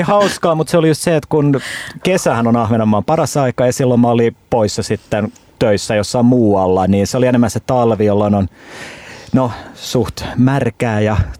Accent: Helsinki, Uusimaa, Finland; Mä oon Helsingistä kotoisin

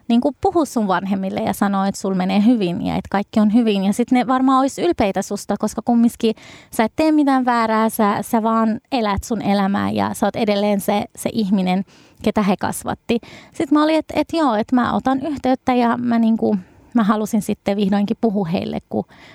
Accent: Babil Governorate, Iraq; now in Finland; se paikkakunta, mistä me oltiin kotoisin, on Babil. Ja Babil on kumminkin pienempi, paljon pienempi kuin Bagdad pääkaupunki.

